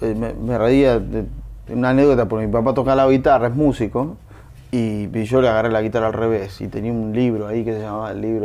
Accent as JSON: {"language": "Spanish", "town": "Arroyo Seco", "region": "Santa Fe", "country": "Argentina", "said": "Yo soy de Arroyo Seco, que es una ciudad hoy en día, en ese momento era un pueblo, y me llevó a Rosario, que es la ciudad más, digamos, cercana, más grande que había"}